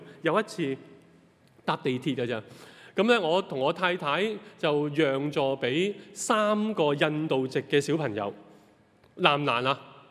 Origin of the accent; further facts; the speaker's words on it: China; 跟着呢就很多宣教士被我们中国人杀了